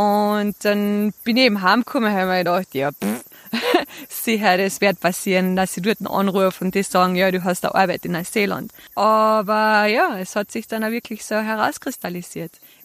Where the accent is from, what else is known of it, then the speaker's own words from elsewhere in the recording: Carinthia, Austria; now in New Zealand; Ich bin aufgewachsen in einer kleinen Ortschaft in Kärnten, 1000 Zehlendorf. Sehr geborgene Kindheit in den Bergen